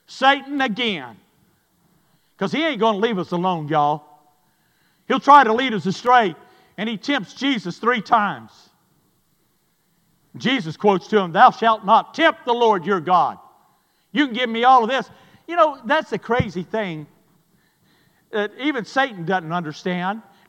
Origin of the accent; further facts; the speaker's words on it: Sanford, Alabama, United States; I came from Sanford, Alabama. And it got its name because of what is there.